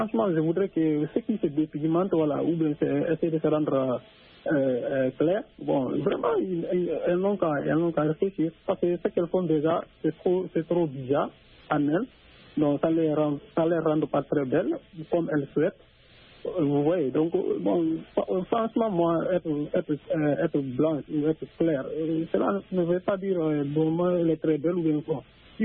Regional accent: Guinea; now in Senegal; moi je suis au Sénégal. Je ne suis pas sénégalais, je suis guinéen

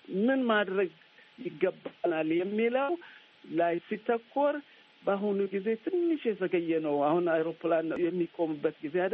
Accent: Adama, Oromia, Ethiopia; ድሮ እኔ ሰፈሬ አዳማ ልጅ ነኝ።

